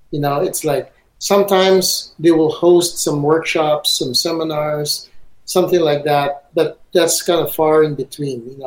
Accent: Beijing, China; We're from Beijing.

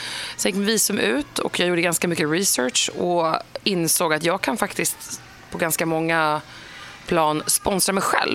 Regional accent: Örebro, Örebro County, Sweden; now in United States; Long story short, jag är från Örebro, gnällbältet. Sveriges fulaste dialekt. Sorry, Örebro. Still love you, men det är inte vackert.

